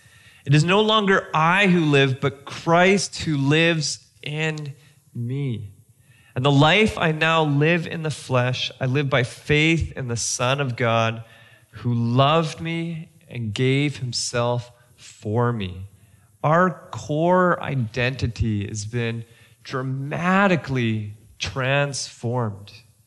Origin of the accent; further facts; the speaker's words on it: Mexico; I grew up in Mexico, so I don't remember the War of 1812.